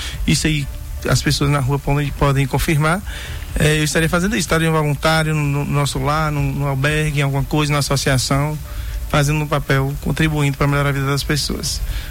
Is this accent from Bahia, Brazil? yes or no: yes; Vitória da Conquista, Bahia, Brazil; de fora eu sou de Conquista